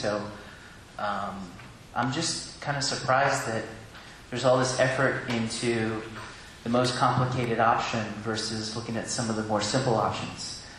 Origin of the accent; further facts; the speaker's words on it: Woodacre, California, United States; from Woodacre.